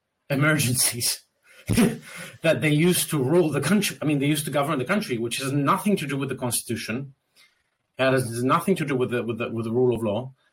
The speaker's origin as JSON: {"language": "English", "country": "Argentina", "said": "I'm from Argentina, and Argentina is in a perpetual state of emergency"}